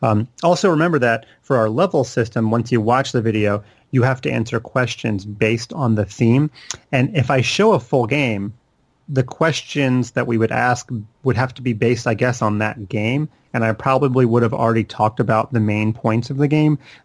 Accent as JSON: {"language": "English", "town": "Charlotte", "region": "North Carolina", "country": "United States", "tie": "born or raised there", "said": "But so the background is I grew up in Charlotte, which is where I still live today."}